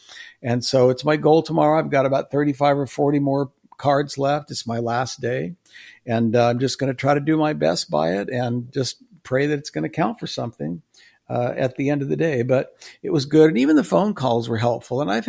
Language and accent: English; California, United States; I'm here from California. I love my country and I love my grandchildren.